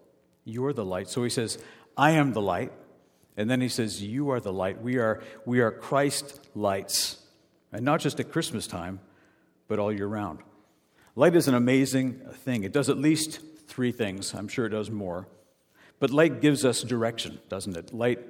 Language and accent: English; Canada; because we're Canadian, so we apologize.